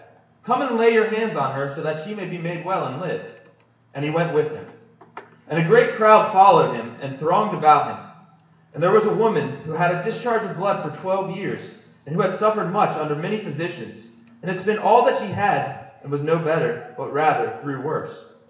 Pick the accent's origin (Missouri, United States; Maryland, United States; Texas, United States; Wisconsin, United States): Maryland, United States; I'm from Maryland.